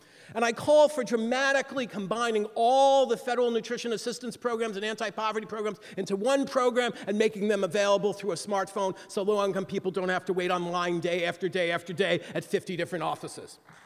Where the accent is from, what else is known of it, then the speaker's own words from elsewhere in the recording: New York, United States; I used to speak quickly because I'm from New York, but because I've been in the South on this book tour, I've slowed down, so forgive me.